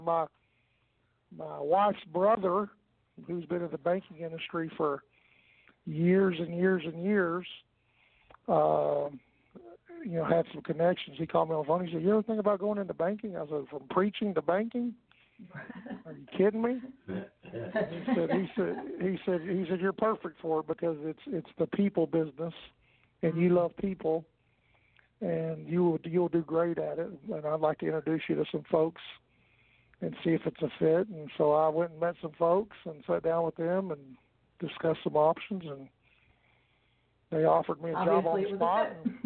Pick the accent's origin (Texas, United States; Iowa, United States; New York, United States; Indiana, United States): Texas, United States; Lubbock; Well, I'm a West Texas boy. I was born in Lubbock, Texas.